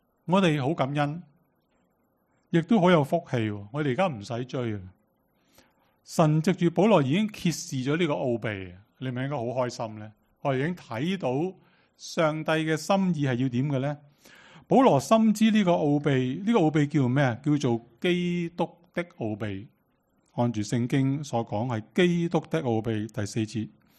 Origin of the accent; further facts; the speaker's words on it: Hong Kong; 我们香港人是不是外邦人？在种族上是啦，即是我们不是犹太人，在种族上叫外邦人。